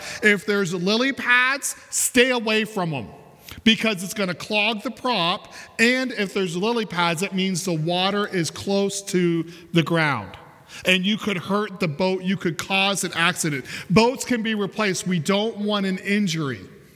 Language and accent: English; Pennsylvania, United States; I'm a boy from Pennsylvania, and I grew up in central PA, and we didn't have a whole lot of lakes, and I didn't really grow up around boats.